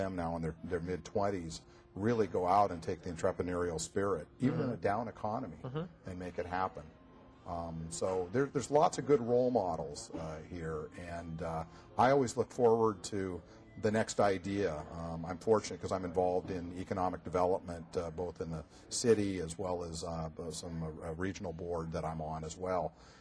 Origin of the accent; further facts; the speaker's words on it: Bellevue, Washington, United States; I live in a great city. I grew up next door in Bellevue, in North Bellevue, in the woods